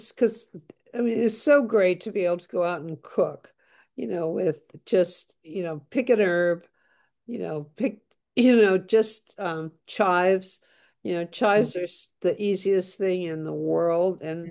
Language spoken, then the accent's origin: English; California, United States; I grew up in Kern County, we grew potatoes.